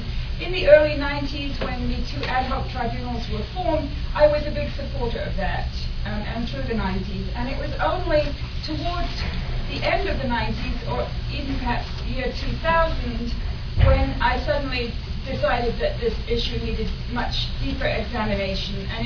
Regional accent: England, United Kingdom; now in South Africa; growing up in England in the 1960s

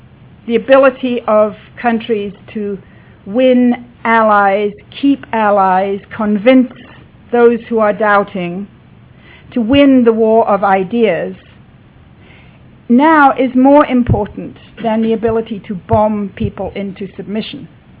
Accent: England, United Kingdom; I grew up in England in the 1950s and 1960s when, you know, British power was disappearing around the world rather rapidly.

